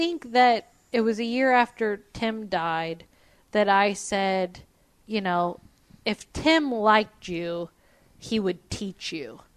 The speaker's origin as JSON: {"language": "English", "region": "Indiana", "country": "United States", "said": "He probably thinks I'm an idiot from Indiana."}